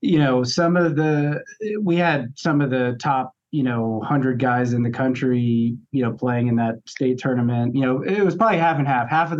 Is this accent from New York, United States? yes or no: no; Florida, United States; I grew up in Southeast Florida, in Martin County, Florida.